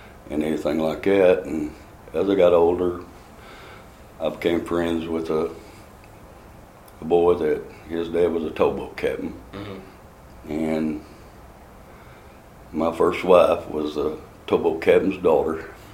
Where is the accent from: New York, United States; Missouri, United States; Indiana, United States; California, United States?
Missouri, United States; I had some family in Western Kentucky, and I grew up in a just kind of cotton country, so to speak, in Missouri, a little flat land down there. And I grew up with family ties in Kentucky